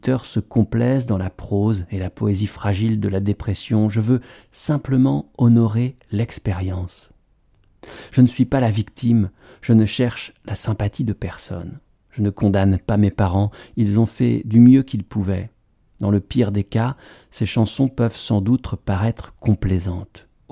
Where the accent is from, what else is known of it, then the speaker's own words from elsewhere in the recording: Colorado, United States; J'ai grandi dans le Colorado, au milieu des montagnes.